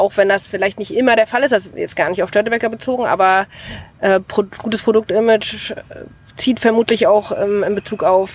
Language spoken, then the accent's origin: German; Stralsund, Mecklenburg-Vorpommern, Germany; aus der Großstadt wieder rauszugehen und nach Stralsund zurückzugehen. Also ich bin eine klassische Rückkehrerin, das ist meine Heimat.